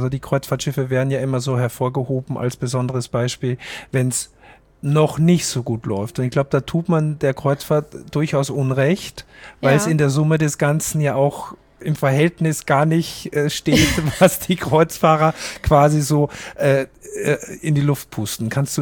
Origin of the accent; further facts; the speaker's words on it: Austria; Für mich als Österreicher sind es ja auch die Berge unter anderem also und die Schifffahrt.